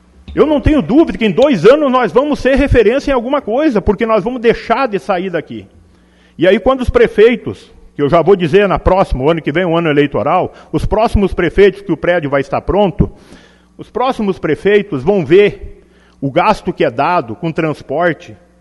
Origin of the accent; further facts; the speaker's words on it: Sobradinho, Rio Grande do Sul, Brazil; eu sou de Sobradinho